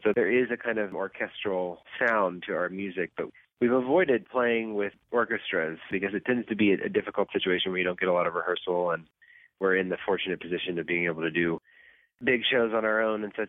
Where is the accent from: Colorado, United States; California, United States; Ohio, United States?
Ohio, United States; Cincinnati; moved away as an adult; I grew up in Cincinnati, and I moved away when I was 18 to go to college and have lived on the East Coast or in Europe ever since.